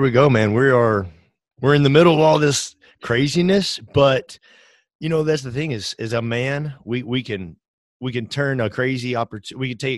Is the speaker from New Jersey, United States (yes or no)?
no; Tennessee, United States; We're both from Tennessee. We just like, we'll go to Nashville and settled in there.